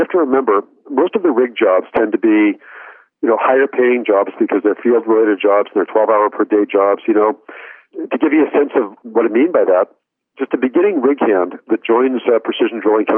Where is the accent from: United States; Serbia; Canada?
Canada; Edmonton, Alberta; So, I grew up, born and raised in Edmonton. Most of my career, though, was spent outside of Canada.